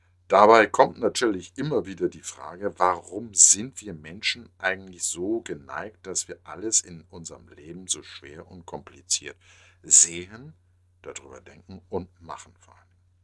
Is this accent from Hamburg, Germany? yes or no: yes; Hamburg, Germany; Ich bin in Hamburg geboren, also so typisch Hamburger Jong.